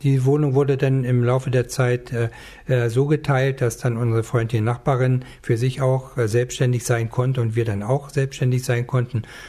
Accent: Berlin, Germany; also born or lived in Königsberg; Ich komme aus Ostpreußen, aus Masuren, aus Königsberg. Wir waren Flüchtlinge und nach Berlin sind wir 1950 gekommen. Meine Sozialisation war eigentlich der Westen. Ich bin im Westen zur Schule gegangen, im französischen Sektor, habe im Westen studiert

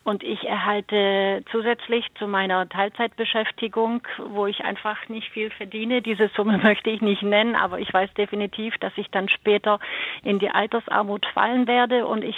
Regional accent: Baden-Württemberg, Germany; ich komme aus Baden-Württemberg

